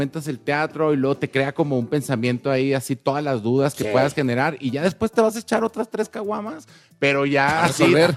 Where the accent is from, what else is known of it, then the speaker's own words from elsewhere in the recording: Ciudad Juárez, Chihuahua, Mexico; Me fui a Juárez y luego regresé. O sea, soy de Juárez, pero me vine acá también a estudiar.